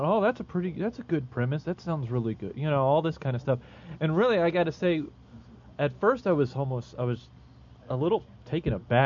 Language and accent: English; Midwest, United States; I'm from the Midwest. I don't get all this Hollywood claptrap stuff.